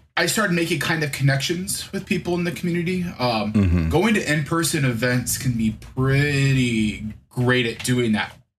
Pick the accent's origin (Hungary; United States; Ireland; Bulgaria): United States; Des Moines, Iowa; And I'm from Des Moines, Iowa. So that was like a 3.5-hour drive, 3 hours if you don't fear the Iowa State Police.